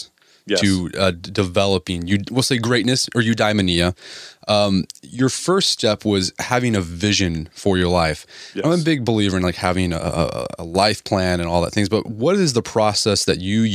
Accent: Oklahoma, United States; I grew up in Oklahoma. It's a religion here.

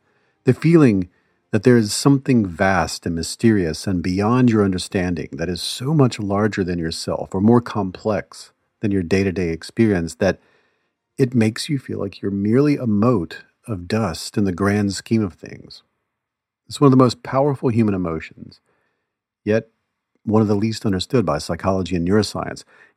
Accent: Mississippi, United States; because I grew up in the Deep South, I grew up in Mississippi

